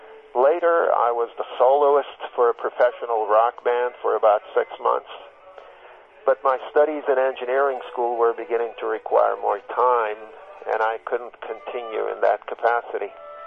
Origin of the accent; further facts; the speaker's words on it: Istanbul, Turkey; I grew up in Istanbul, Turkey. My family lived in a medium-sized condo in the middle of the city.